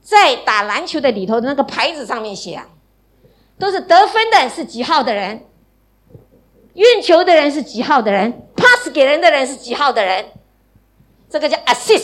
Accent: China; 那我们中国人又是读书觉得很重要

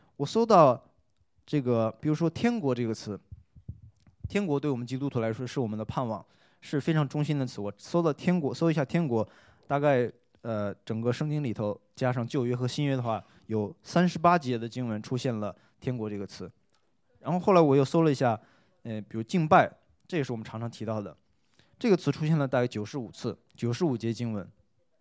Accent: China; 我们中国人的概念是属于星期日，然后前面是星期一到星期六

